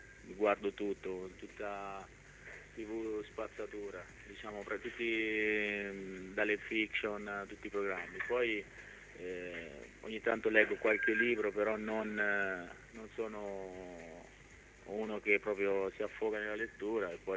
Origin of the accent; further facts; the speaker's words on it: Città di Castello, Umbria, Italy; born there; io sono dell'Umbria, originario di, sono nato a Città di Castello, vivo in un piccolo paesino in provincia di Perugia che si chiama Citerna